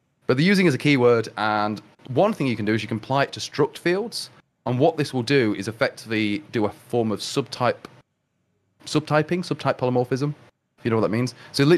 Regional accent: England, United Kingdom; No, it's just because us English people can pronounce T's.

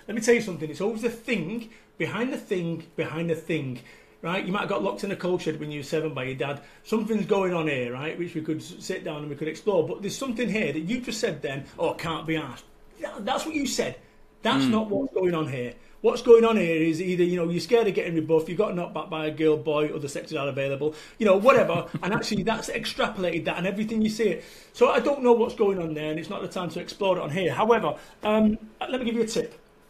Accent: Salford, North West England, United Kingdom; I am from Salford, Manchester.

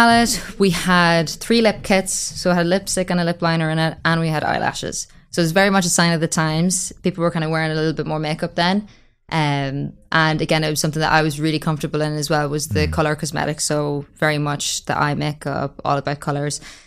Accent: Ireland

